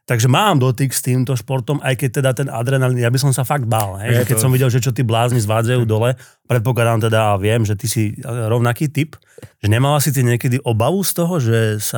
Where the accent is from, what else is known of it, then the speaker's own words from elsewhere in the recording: Považská Bystrica, Trenčín Region, Slovakia; U nás v Považskej Bystrici, keď som bol nejak na strednej škole